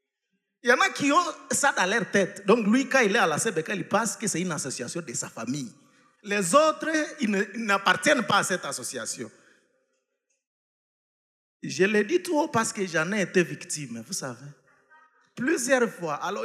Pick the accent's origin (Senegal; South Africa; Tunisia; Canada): South Africa; Même si moi je suis venu de l'Afrique du Sud, toi tu es venu du Congo, ici nous avons une peau noire.